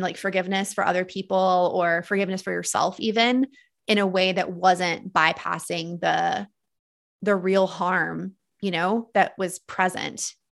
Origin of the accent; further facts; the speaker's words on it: the South, United States; just growing up in the South in the evangelical Christian church